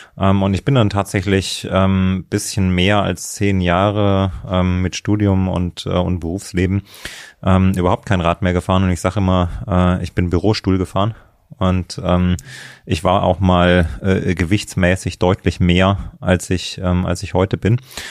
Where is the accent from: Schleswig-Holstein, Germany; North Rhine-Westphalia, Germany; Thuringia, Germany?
Thuringia, Germany; moved away as an adult; ich bin in Thüringen aufgewachsen im Mittelgebirge.